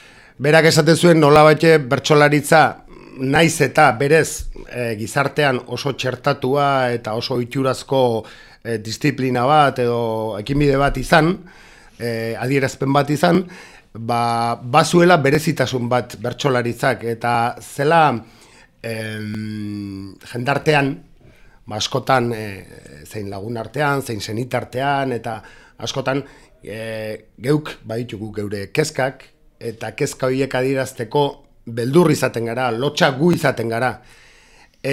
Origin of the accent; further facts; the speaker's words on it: Urnieta, Basque Country, Spain; Nire herrian, Urnietan